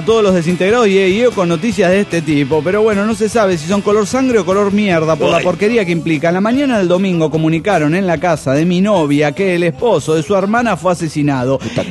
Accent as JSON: {"language": "Spanish", "country": "Mexico", "tie": "born or raised there"}